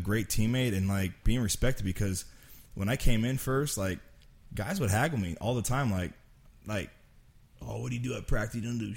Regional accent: California, United States; And we're from the Bay Area, so everyone loves Howie Long.

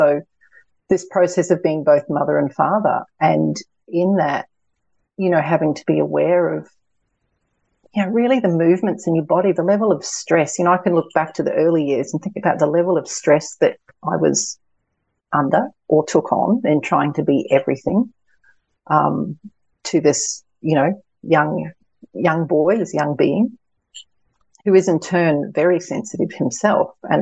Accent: New Zealand; I grew up in New Zealand. So for those of you that may or may not know, New Zealand's national sport is rugby union.

